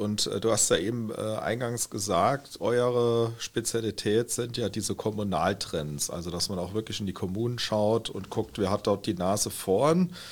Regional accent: Saarland, Germany; Also ich sehe hier zum Beispiel Weißkirchen oder Namborn, Gemeinde aus dem Landkreis, wo ich herkomme.

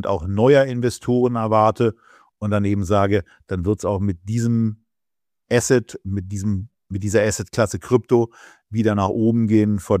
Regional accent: Berlin, Germany; Und so sehr ich meine Heimatstadt liebe, es ist ja auch ganz gut, dass es nicht überall in Deutschland so aussieht wie in Berlin-Mitte

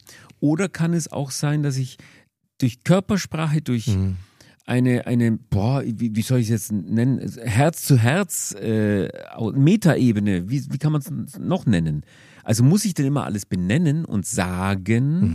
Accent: Augsburg, Bavaria, Germany; Also ich komme ja aus Augsburg.

